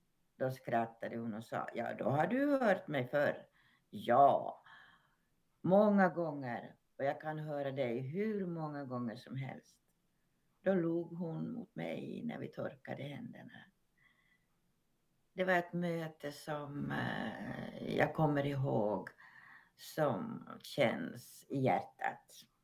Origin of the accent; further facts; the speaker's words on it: Finland; Jag kom från Finland